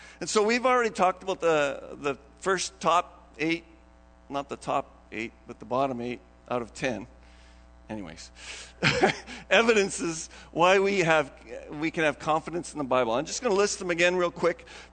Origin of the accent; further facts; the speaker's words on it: Canada; we live in Canada. I'm a Canadian.